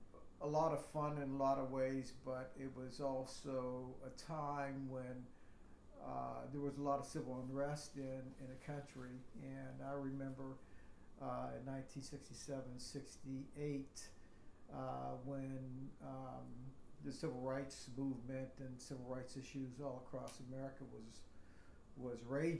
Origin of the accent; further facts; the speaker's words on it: McKeesport, Pennsylvania, United States; born there; I was born in McKeesport, Pennsylvania, right outside of Pittsburgh in 1951.